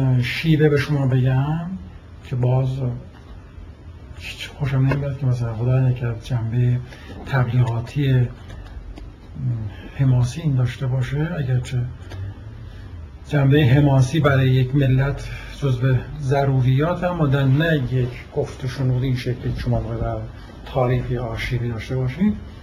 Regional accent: Iran; من به عنوان یه ایرانی طرفدار فدرالیسمم،

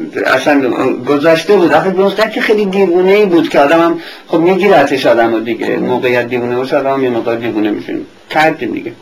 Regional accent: Iran; moved away as an adult; من با یه حالت قهر از ایران اومدم بیرون.

